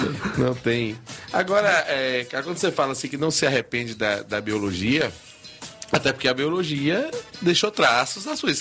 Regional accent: Salvador, Bahia, Brazil; cara, quando eu tô fora aqui de Salvador, tô fora da Bahia, principalmente, eu não gosto muito de dizer que sou baiano, não.

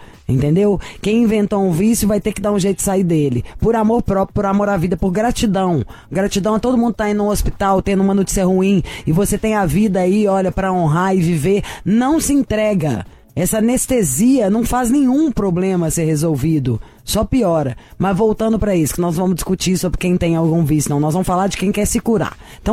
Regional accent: Minas Gerais, Brazil; Sou de Minas, onde se bebe demais.

